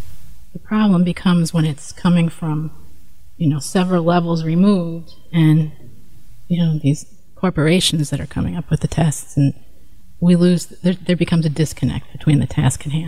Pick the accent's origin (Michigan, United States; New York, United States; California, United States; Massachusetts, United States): New York, United States; I think I grew up in New York a million trillion years ago